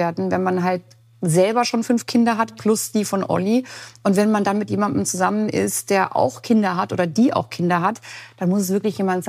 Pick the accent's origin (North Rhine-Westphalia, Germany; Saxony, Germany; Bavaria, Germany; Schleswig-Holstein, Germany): Bavaria, Germany; Munich; Und ich bin in München aufgewachsen, wo die Durchschnittsmutter blond und blauäugig ist und weiß.